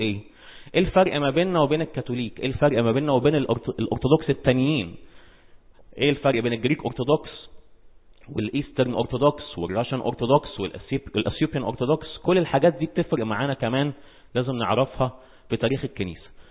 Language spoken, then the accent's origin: Arabic; Egypt; زي ما احنا بنعتبر مين عندنا في مصر؟